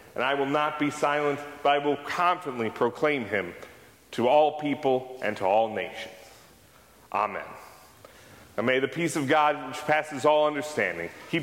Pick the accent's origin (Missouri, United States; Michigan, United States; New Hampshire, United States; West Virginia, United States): Michigan, United States; now in South Carolina, United States; How it is here in South Carolina, but in my home state of Michigan